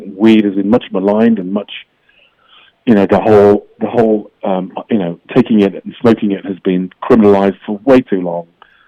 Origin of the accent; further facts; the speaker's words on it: England, United Kingdom; now in Canada; I come from England